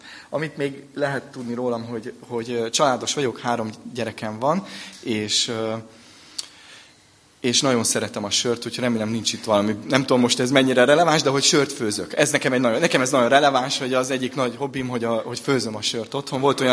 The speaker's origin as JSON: {"language": "Hungarian", "region": "Budapest", "country": "Hungary", "tie": "born or raised there", "lives_now": "Szentendre, Hungary", "said": "budapesti lakos vagyok, lehet, nem igaz, Szentendrén élek, de alapvetően az életem folyamatosan Budapesthez kötődik, ott nőttem föl, belvárosi gyerek vagyok, 4 gyerekes fiú családba"}